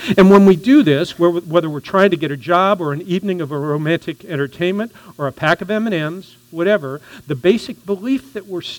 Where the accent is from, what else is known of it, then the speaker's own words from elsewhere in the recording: Florida, United States; I grew up in Florida